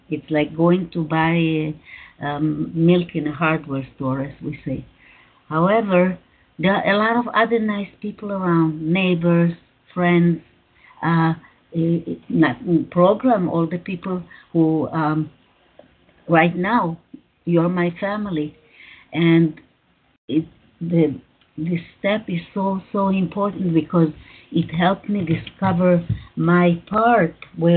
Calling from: Israel; I'm calling from Israel.

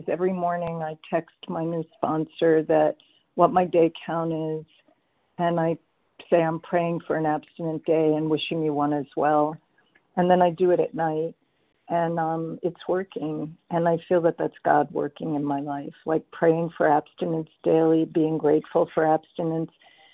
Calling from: New York, United States; Hi there. New York.

